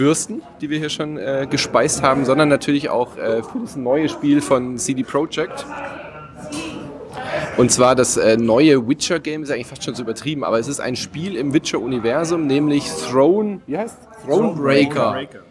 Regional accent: Southern Germany, Germany; ich komme ja aus Süddeutschland

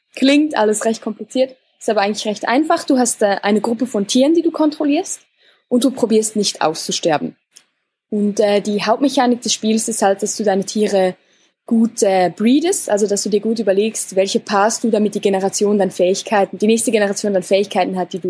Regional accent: Switzerland; Also, auch als Schweizer Indie ist man pleite.

